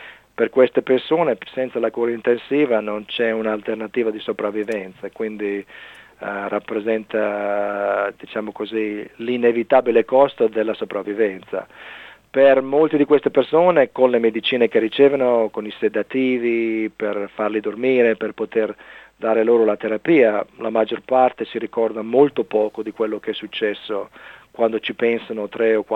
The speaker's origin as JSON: {"language": "Italian", "town": "Reggio Emilia", "region": "Emilia-Romagna", "country": "Italy", "tie": "born or raised there", "moved": "as an adult", "lives_now": "Australia", "said": "Io sono nato a Reggio Emilia, in vicino a Parma, no? E sono cresciuto in Italia, poi sono venuto qua a studiare all'università e sono rimasto qua"}